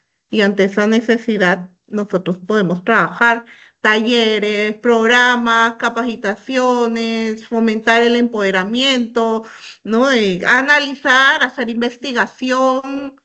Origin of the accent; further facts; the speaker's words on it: Peru; El país mantiene un ecosistema del emprendimiento muy fuerte acá en el Perú.